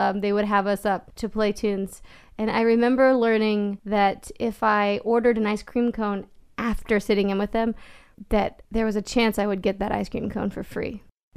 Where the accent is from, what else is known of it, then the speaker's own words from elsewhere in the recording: Vista, California, United States; I remember growing up in North San Diego County, in Vista, very agricultural, equestrian